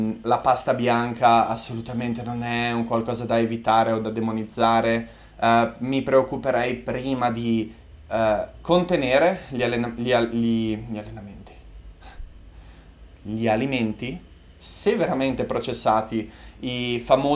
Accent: Savona, Liguria, Italy; born there; Sono un buon lupo di mare, sono nato in Liguria, a Savona

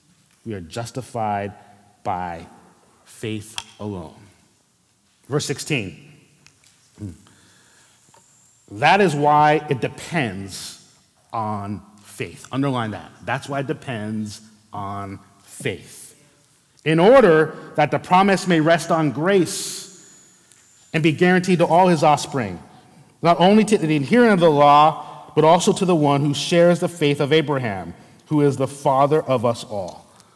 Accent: New Jersey, United States; also born or lived in Brooklyn; now in Arizona, United States; You know, I'm the son of Haitian immigrants. I was born in Brooklyn, grew up in New Jersey. That part of the country is the most densely populated part of the country. So I grew up around lots of people

